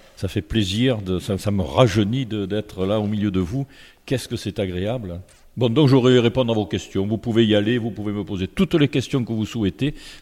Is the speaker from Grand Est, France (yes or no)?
no; Pernes-les-Fontaines, Provence-Alpes-Côte d'Azur, France; je suis parti un petit peu de Pernes parce que comme j'étais fonctionnaire, voilà, c'était au gré des affectations. Et puis je suis revenu dans la région en 1974 et depuis j'habite